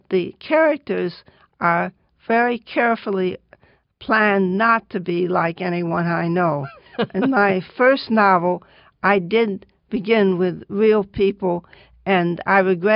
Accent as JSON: {"language": "English", "region": "New York", "country": "United States", "tie": "born or raised there", "also_born_or_lived": "Chicago", "said": "No, I was born in Chicago, but I moved to New York when I was four. So I don't have much memory of Chicago at all."}